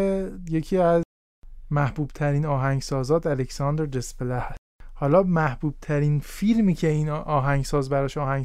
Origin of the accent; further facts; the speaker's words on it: Iran; شاید ما از این لحاظ به عنوان یک ایرانی دست بالا رو داشته باشیم